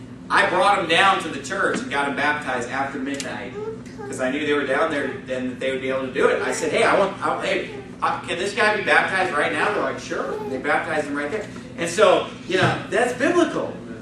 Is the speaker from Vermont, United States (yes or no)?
no; California, United States; you know, I'm from California, so I know about that.